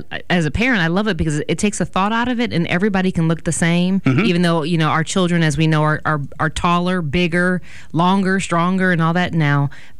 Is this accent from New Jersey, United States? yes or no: no; Michigan, United States; Because growing up in Michigan, you go to school after Labor Day.